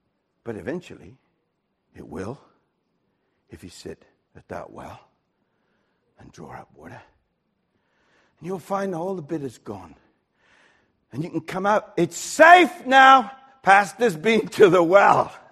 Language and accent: English; Wales, United Kingdom; I'm Welsh. I'm mystical in my origins.